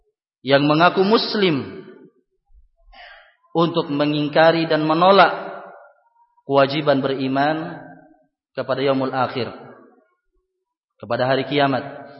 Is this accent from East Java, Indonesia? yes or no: yes; Pagerungan Kecil, East Java, Indonesia; born there; Saya terlahir di daerah Pulau Sapeken, tepatnya di Desa Pagerungan Kecil yang merupakan bagian dari wilayah Kabupaten Sumenep, Madura, Jawa Timur.